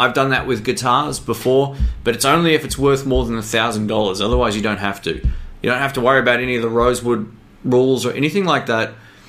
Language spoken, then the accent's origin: English; Australia; I'm Aussie too.